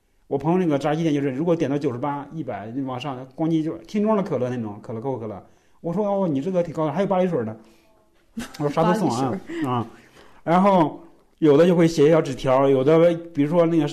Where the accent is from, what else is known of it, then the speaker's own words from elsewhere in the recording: Kunming, Yunnan, China; 因为我们是昆明的那边